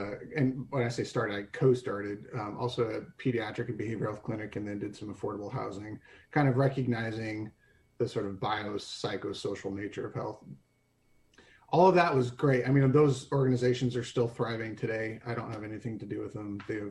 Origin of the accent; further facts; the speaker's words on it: Portland, Oregon, United States; also born or lived in Fort Collins, United States; I was born in Fort Collins, Colorado. Moved to the Northwest, Portland, because of my dad's job.